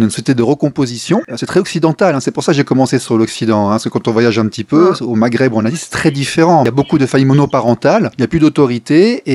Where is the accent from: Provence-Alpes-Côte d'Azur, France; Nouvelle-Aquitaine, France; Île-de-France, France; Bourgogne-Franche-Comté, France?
Bourgogne-Franche-Comté, France; J'ai grandi en Franche-Comté près de Montbéliard, il y a eu les cités là-bas